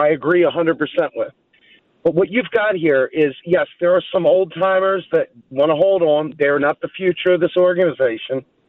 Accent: Maryland, United States; I come from Southern Maryland. I live out here in Pennsylvania now.

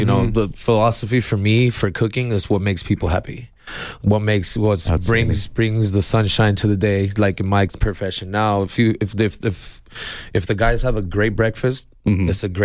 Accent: Nogales, Arizona, United States; I'm born and raised in Nogales.

